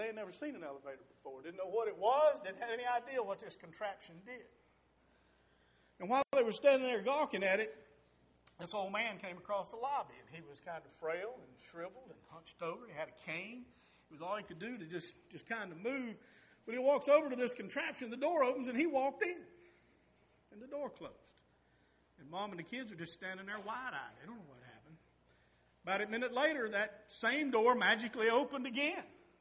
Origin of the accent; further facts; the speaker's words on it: Thomasville, North Carolina, United States; a family that was from my hometown in Thomasville, North Carolina. You may know where Thomasville is. It's where the big cherry is, if you've ever been there, kind of in the middle of the state. But when I grew up there in the late 50s and the 60s